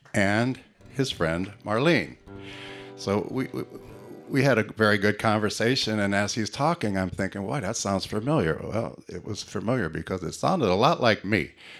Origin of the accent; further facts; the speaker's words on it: Lorain, Ohio, United States; I am from Lorain, Ohio.